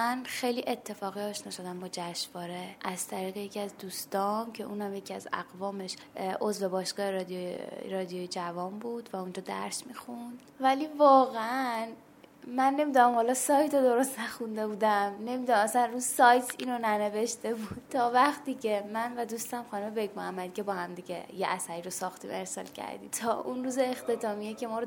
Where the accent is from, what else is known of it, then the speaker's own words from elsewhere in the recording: Qom, Iran; now in Tehran, Iran; من از قم اومدم.